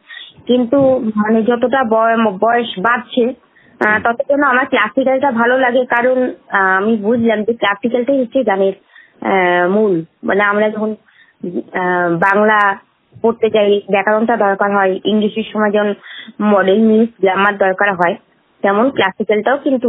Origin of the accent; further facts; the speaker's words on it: Asansol, West Bengal, India; আমার বাড়ি হচ্ছে আসানসোল